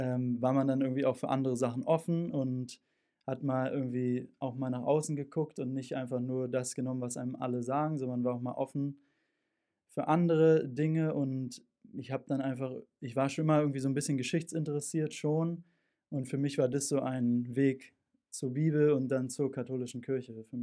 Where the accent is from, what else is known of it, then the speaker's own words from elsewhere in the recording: Berlin, Germany; born there; ich bin geboren in Berlin. Ich bin 24 Jahre alt, im Januar 24 geworden. Und ich bin zwar getauft worden als Baby, aber nie überhaupt mit Religion aufgewachsen.